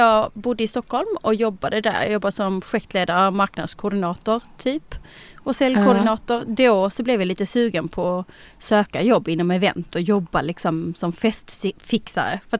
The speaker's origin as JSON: {"language": "Swedish", "country": "Netherlands", "said": "Utan det var verkligen en liten tjej från Holland"}